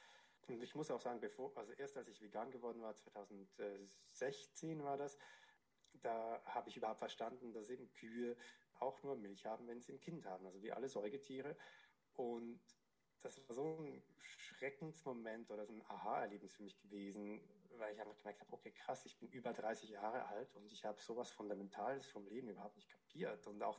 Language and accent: German; Zurich, Switzerland; Ich bin in Zürich in Schwammendingen aufgewachsen. Das ist so ein bisschen der verpönte Bezirk in Zürich, wo alle drüber lachen, wenn man da aufgewachsen ist. Und jetzt bin ich außerhalb von Zürich auf dem Land, auf diesem Lebenshof